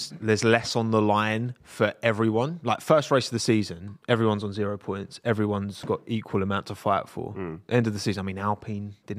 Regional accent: United Kingdom

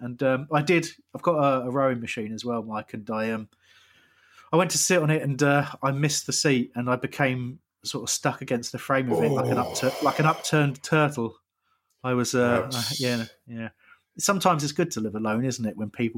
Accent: Crawley, South East England, United Kingdom

